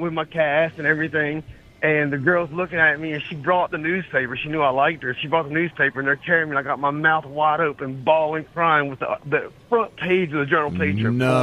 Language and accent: English; North Carolina, United States; In second grade, I'm from North Carolina, you guys know, and in second grade, I had this crush on this young girl down home